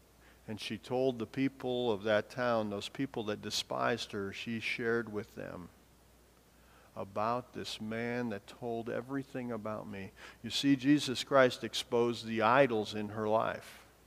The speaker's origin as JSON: {"language": "English", "region": "Montana", "country": "United States", "tie": "born or raised there", "said": "So, growing up in Montana, North Dakota jokes."}